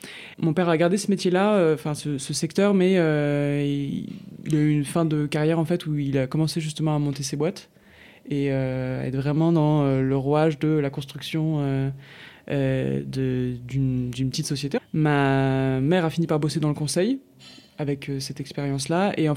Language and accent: French; Paris, Île-de-France, France; J'ai grandi à Paris et près de Paris.